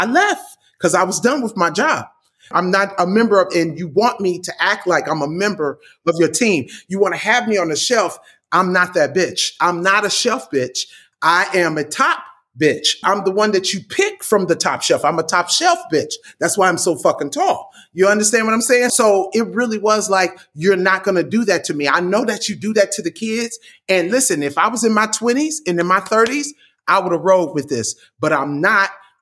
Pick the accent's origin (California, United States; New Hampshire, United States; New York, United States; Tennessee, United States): California, United States; Compton; And I knew it all because I'm from Compton.